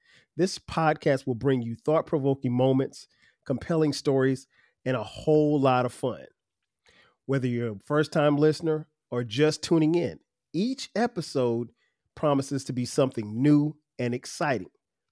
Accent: Florence, South Carolina, United States; I am from Florence, South Carolina, and I went to South Carolina State.

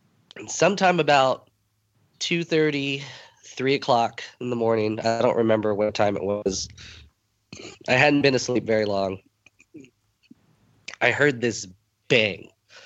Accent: Gilbert, Arizona, United States; I'm from Gilbert, Arizona, which is just outside of Phoenix.

